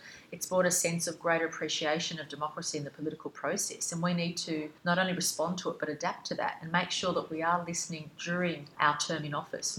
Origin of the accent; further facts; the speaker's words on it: New South Wales, Australia; you are so lucky to be born and raised in Australia and New South Wales.